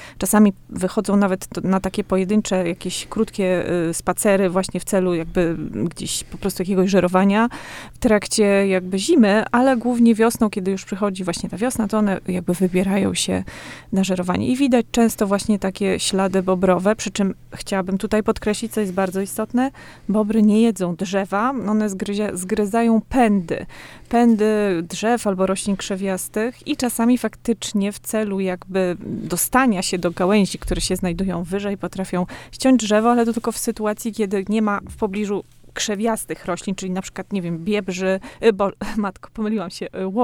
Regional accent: Podlaskie Voivodeship, Poland; bo ja pochodzę z Podlasia, tam w tych rejonach zawsze podpatrywałam

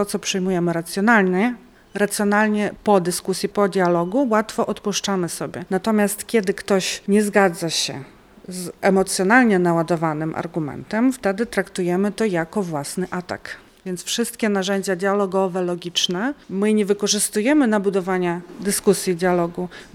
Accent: Ukraine; przekonaliśmy świat do tego, że jesteśmy ofiarami, że jesteśmy Ukraińcami

